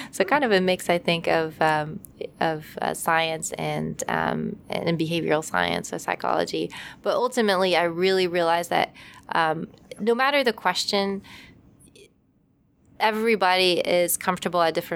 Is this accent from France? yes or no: yes; France; now in United States; I grew up in France, and often in France you study something